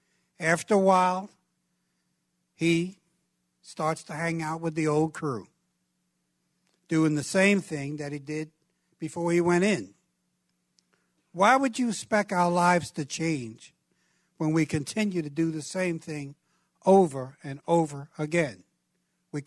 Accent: Brooklyn, New York, United States; this goes back maybe 35 years to where I grew up in Brooklyn, New York.

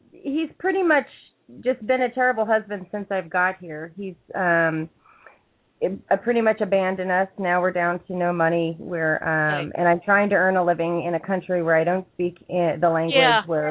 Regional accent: United States; now in Jordan; Anyway, I'm calling from Jordan and I'm an American, and I've been here almost 3 years

